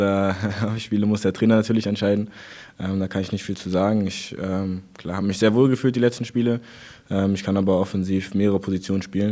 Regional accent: Berlin, Germany; Ich komme aus Berlin

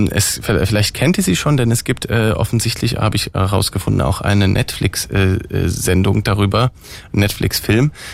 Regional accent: Berlin, Germany; accent: Berlin dialect; ich sage mal in meinem Berliner Dialekt

